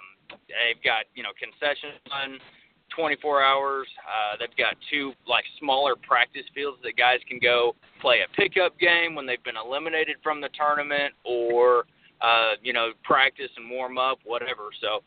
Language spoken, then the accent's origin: English; Tulsa, Oklahoma, United States; I'm from the Tulsa area in northeast Oklahoma. Grew up playing football